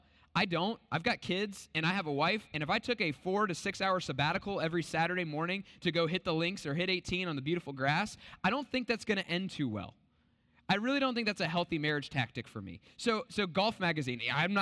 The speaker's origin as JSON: {"language": "English", "country": "United States", "said": "one of my things is that as an American, I don't want to further the awful stereotypes about American tourists in other places."}